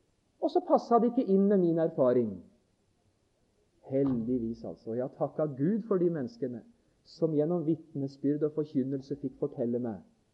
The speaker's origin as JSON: {"language": "Norwegian", "town": "Notodden", "region": "Telemark", "country": "Norway", "tie": "born or raised there", "said": "Det var når jeg levde hjemme på Notodden, de første par årene etter jeg hadde mistet far og var blitt en bevisst kristen."}